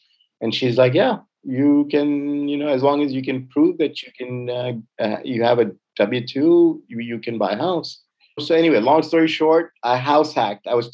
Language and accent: English; Tanzania; English is a second language; moved away as an adult; also born or lived in India; I was born in India, was fortunate enough to grow up in East Africa, surrounded by just some amazing friends and, you know, just a huge international community in East Africa and Tanzania.